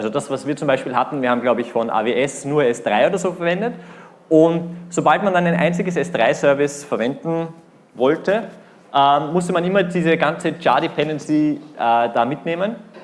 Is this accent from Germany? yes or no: no; Vienna, Austria; wie man schon hört, aus Österreich, also ich bin aus Wien.